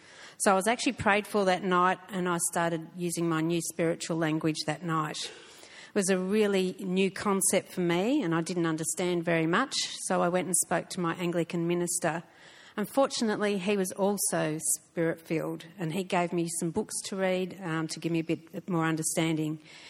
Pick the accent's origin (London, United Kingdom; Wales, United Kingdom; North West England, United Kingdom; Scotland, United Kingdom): London, United Kingdom; Camberwell; born there; I was born in Camberwell.